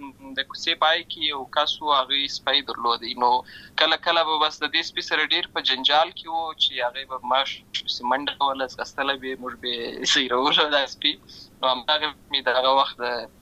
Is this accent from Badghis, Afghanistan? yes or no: no; Lashkar Gah, Helmand, Afghanistan; زه په اصل کې د اورزګان ولایت یم، اما زه په هلمند ولایت لشکرګاه کې پیدا شوی یم.